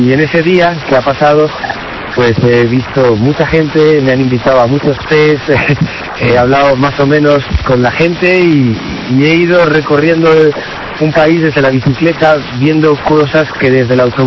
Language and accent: Spanish; Spain; ¿de dónde eres? De España.